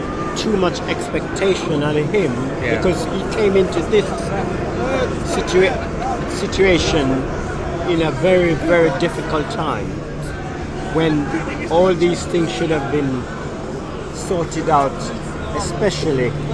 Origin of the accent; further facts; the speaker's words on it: Jamaica; born there; I was born in Jamaica.